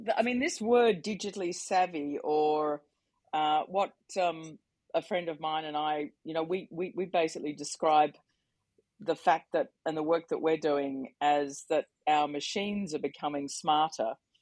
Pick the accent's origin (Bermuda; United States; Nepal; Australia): Australia; now in London, United Kingdom; as the Aussie in London, I'm sort of sitting here saying, yes, well, that's what you're going to need to do.